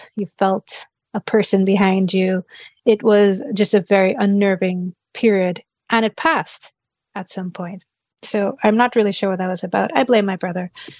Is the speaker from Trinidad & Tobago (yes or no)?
yes; Trinidad & Tobago; So I grew up in Trinidad.